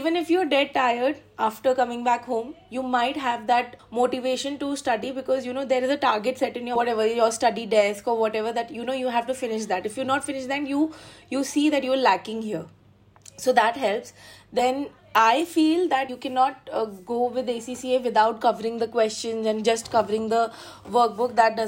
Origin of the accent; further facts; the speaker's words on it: India; So being an Indian student, finding the right mentor really helped me.